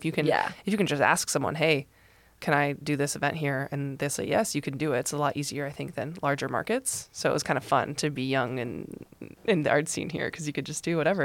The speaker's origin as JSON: {"language": "English", "town": "Toledo", "region": "Ohio", "country": "United States", "said": "I am from Toledo."}